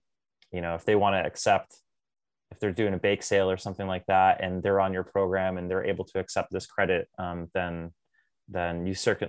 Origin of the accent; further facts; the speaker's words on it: Bristol, Connecticut, United States; in our pilot community in Bristol, Connecticut, where I'm located, it's also my hometown.